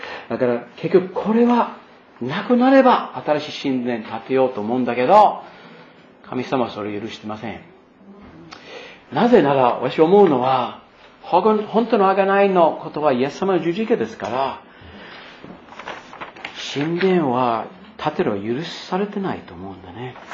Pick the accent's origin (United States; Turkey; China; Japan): United States; Maine; Japanese is a second language; あの私のふるさとのメイン州の長い間は上院議員の人はユダヤ系の人でしたね。